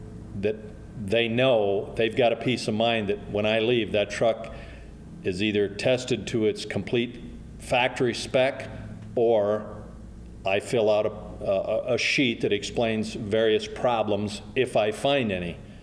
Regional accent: Raymond, Iowa, United States; also born or lived in Cedar Rapids; I'm originally from a little town of Raymond, Iowa, which is up just outside of Waterloo. But I spent almost 40 years in Cedar Rapids.

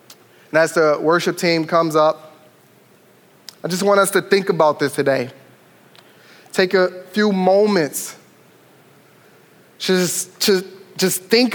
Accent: Detroit, Michigan, United States; So I grew up in Detroit.

